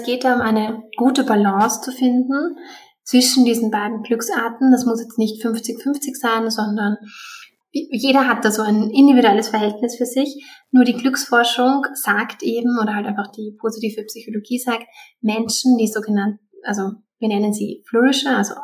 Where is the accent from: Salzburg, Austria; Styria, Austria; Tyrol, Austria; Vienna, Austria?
Vienna, Austria; ich komme aus Wien